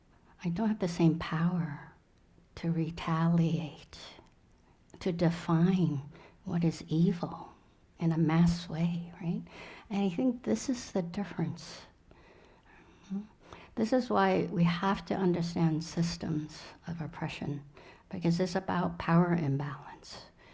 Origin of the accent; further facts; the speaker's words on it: Vietnam; I'm from Vietnam, I remember the Tet Offensive, I'm old enough